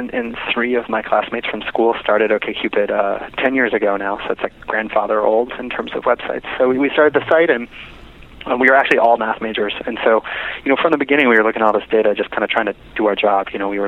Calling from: New York City, New York, United States; I'm in Midtown Manhattan.

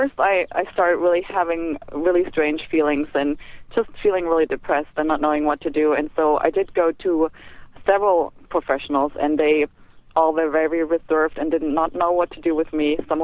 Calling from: Santa Barbara, California, United States; From Santa Barbara.

